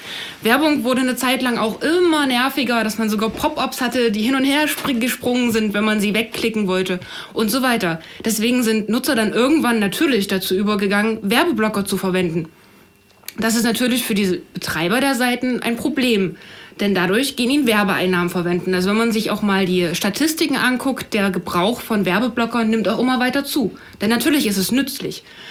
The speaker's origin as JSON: {"language": "German", "town": "Schöneck", "region": "Saxony", "country": "Germany", "said": "Wir kommen aus dem Vogtland, aus so einem kleinen Dorf, Schöneck."}